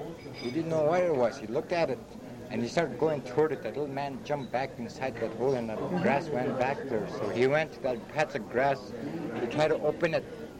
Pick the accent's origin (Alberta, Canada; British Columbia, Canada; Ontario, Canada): Alberta, Canada; Fort Chipewyan; just a couple of boys talking from my hometown, Fort Chipewyan